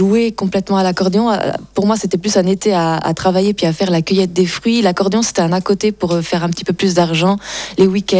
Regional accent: Auvergne-Rhône-Alpes, France; moi je viens du nord de l'Auvergne, de l'Allier.

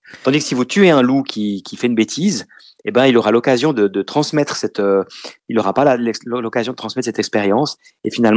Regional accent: Switzerland; ça fait bizarre parce qu'on a perdu chez nous en Suisse l'habitude de vivre avec les loups.

